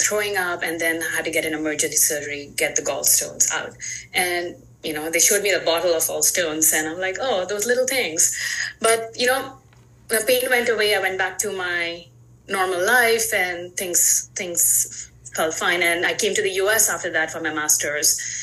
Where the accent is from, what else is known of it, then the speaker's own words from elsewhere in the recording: India; now in United States; You know, I'm an Indian immigrant. I came to the U.S. now, gosh, almost 20 years ago.